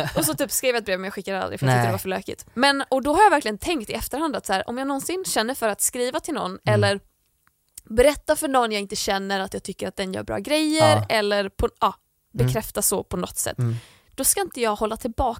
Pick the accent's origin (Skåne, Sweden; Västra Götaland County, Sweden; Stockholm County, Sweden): Västra Götaland County, Sweden; Landvetter; för då har jag också i mitt rum hemma i Landvetter, så hade jag en bild på honom.